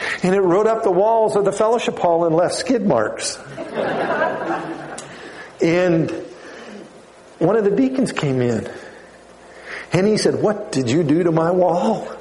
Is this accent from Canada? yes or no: yes; Canada; now in United States; Now, I was an international student here. I'm from Canada.